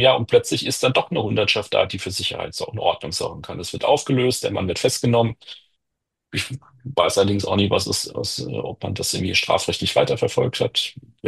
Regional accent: Germany

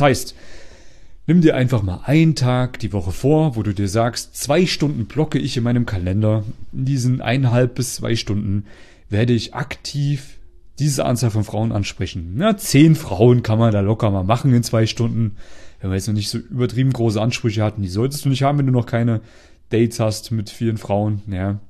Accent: East Germany, Germany; now in Vienna, Austria; Ich bin ja aus Ostdeutschland. Also die, die immer so eine Kartoffel im Mund haben, wenn sie reden. Aber dadurch, dass ich jetzt schon länger in Wien lebe, ist der bayerische Dialekt gar kein Problem mehr für mich.

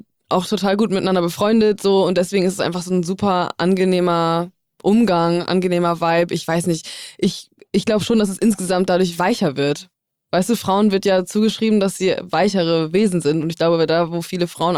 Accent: Zeven, Lower Saxony, Germany; Da, zwischen Bremen und Hamburg, Niedersachsen, was beim Klimasland.

